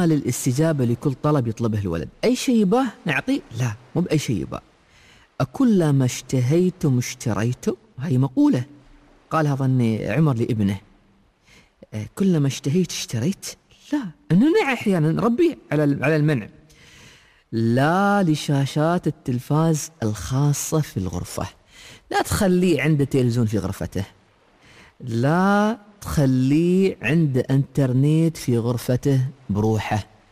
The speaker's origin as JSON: {"language": "Arabic", "country": "United Arab Emirates"}